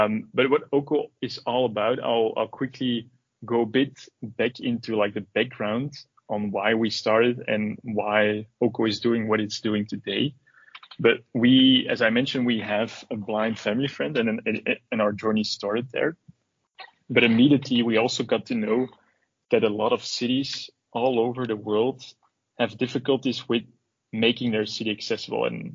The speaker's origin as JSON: {"language": "English", "town": "Antwerp", "region": "Flanders", "country": "Belgium", "tie": "born or raised there", "said": "I actually was born and raised in Belgium in a town called Antwerp. Basically, I'm a 26-year-old computer engineer."}